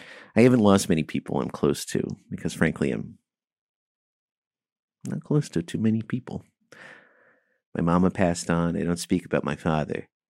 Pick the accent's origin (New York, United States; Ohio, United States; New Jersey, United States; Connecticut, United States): New Jersey, United States; Passaic; I am from Passaic here.